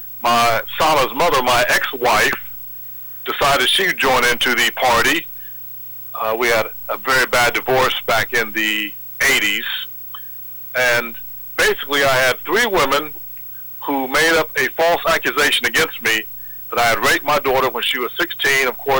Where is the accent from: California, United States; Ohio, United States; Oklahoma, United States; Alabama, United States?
Ohio, United States; Columbus; my hometown here, like I said, where I was born and raised at the Ohio State University, where I was born, back here in Columbus.